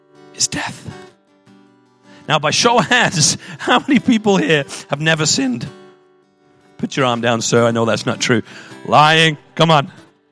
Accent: United Kingdom; Trust me, I'm British, you can trust me.

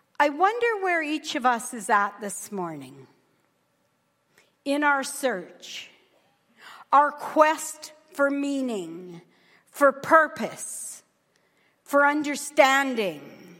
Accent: Wolseley, Saskatchewan, Canada; I grew up in Wolseley, Saskatchewan, attending the United Church of Canada.

